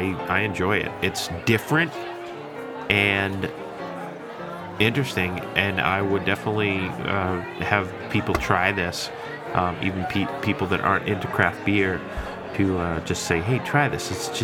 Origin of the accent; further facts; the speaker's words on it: Boston, Massachusetts, United States; from Boston.